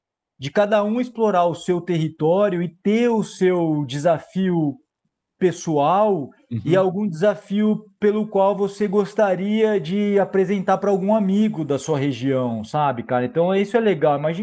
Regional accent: Bauru, São Paulo, Brazil; eu sou lá de Bauru, cara, um lugar que quase não tem atrativo, é tudo pasto e monocultura.

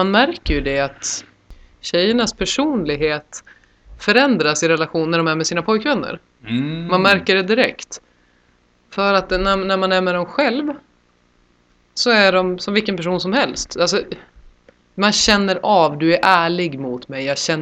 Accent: Norrland, Sweden; Jag är uppvuxen i Norrland.

